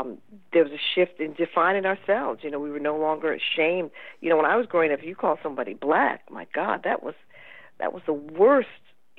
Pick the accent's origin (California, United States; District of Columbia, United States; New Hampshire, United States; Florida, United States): District of Columbia, United States; Washington; Well, I was born here in Washington, and I grew up in a home where I think my parents consciously and unconsciously conspired to make me a writer